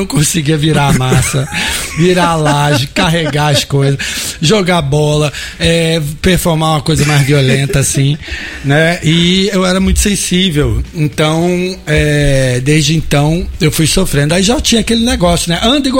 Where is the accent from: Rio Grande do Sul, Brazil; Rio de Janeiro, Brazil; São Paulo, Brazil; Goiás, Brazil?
Rio de Janeiro, Brazil; Eu vim da Curicica, que já era perto da Globo. Eu vim da Curicica, depois da Taquara. Eu sou de Jacarepaguá, lá no Rio, que é um bairro mais Zona Oeste.